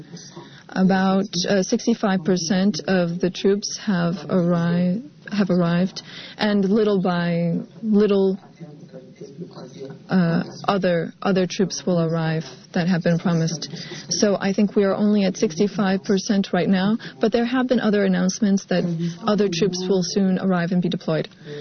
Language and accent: English; Burkina Faso; I'm from Burkina Faso, which is also another country in difficulty.